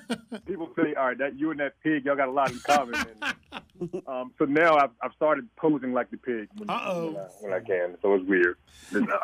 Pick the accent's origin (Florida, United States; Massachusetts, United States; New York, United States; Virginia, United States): Virginia, United States; Emporia; Southern Virginia, Emporia, okay. 5 minutes from North Carolina.